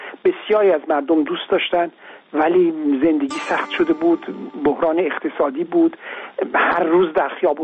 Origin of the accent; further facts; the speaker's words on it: Rasht, Gilan, Iran; میدونید من اهل گیلان هستم، اهل رشت هستم